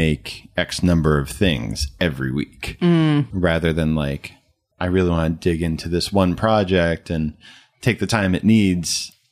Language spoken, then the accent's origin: English; New Jersey, United States; We also I'm from New Jersey. I'll make that clear.